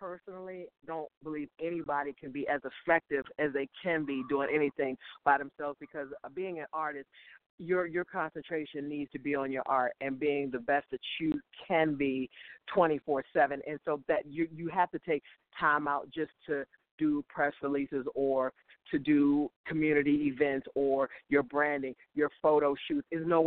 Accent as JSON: {"language": "English", "town": "Washington", "region": "District of Columbia", "country": "United States", "tie": "born or raised there", "said": "For me to have been in my hometown the majority of my career in between the two competing stations four times. I mean, the very first time I was at home in D.C."}